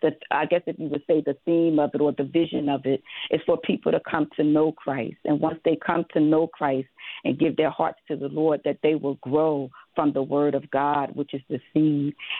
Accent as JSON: {"language": "English", "town": "Philadelphia", "region": "Pennsylvania", "country": "United States", "said": "I'm originally from North Philly."}